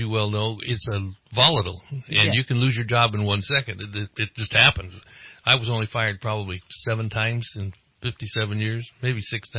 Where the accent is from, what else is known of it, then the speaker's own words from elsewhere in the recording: Marysville, California, United States; born there; also born or lived in Yuba City / Chico / Los Angeles / Stockton; now in Reading, United States; I was born in the South. I was born in Marysville. And we moved from Marysville to Reading. Actually, we lived in Yuba City. In 1948, we moved to Reading.